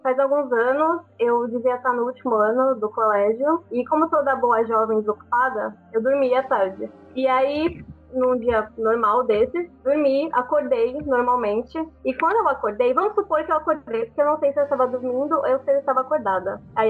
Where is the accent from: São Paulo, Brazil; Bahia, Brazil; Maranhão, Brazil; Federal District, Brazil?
São Paulo, Brazil; Santos; Então, eu tenho 19 anos, sou de Santos